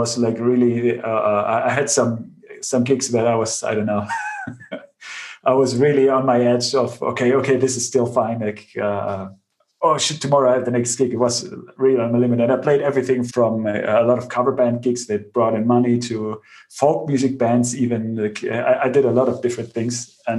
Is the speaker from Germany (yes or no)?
yes; Bavaria, Germany; English is a second language; I grew up in Bavaria on the countryside where there is, there are not a lot of cool people hanging out listening to interesting progressive records.